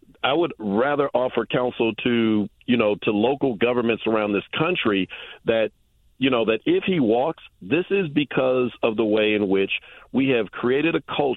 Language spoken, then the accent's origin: English; Oakland, California, United States; I grew up in East Oakland, California, and I guarantee you almost any black person in any major city in America can give you similar stories